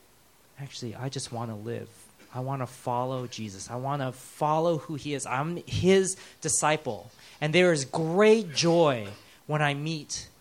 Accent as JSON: {"language": "English", "country": "United States", "said": "Oh, because I'm from America"}